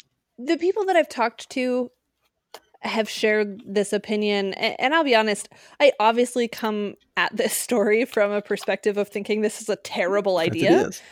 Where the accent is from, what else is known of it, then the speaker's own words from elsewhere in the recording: Park City, Utah, United States; I grew up in Park City, Utah. You have to go a long way to find baseball.